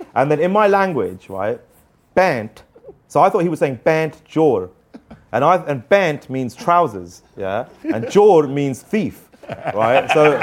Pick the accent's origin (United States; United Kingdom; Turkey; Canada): United Kingdom; Hounslow, London; I'm from Hounslow, so we got some of the best skunk in the world.